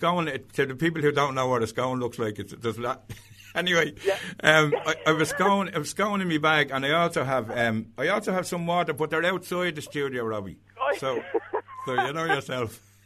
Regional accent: Dublin, Leinster, Ireland; accent: Dublin; But me, my voice, you know, my Dublin accent, it's gone all over the place.

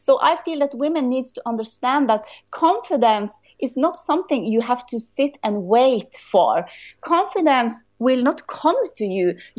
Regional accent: Norway; first language Norwegian; English is a second language; And I was very scared because my first language are Norwegian. So to speak in English has been something

